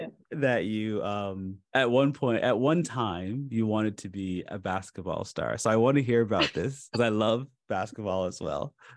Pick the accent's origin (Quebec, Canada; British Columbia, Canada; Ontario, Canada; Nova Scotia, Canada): Nova Scotia, Canada; Preston; yeah, I'm Canadian. Fully Canadian. So my wife is from, I'm from Nova Scotia. I grew up in Preston, which is a community in Nova Scotia.